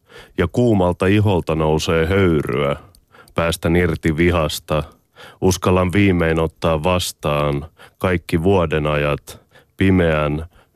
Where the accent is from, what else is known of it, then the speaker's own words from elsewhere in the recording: Helsinki, Uusimaa, Finland; mitä tapahtuu ehkä Helsingissä, joka on mun kotikaupunki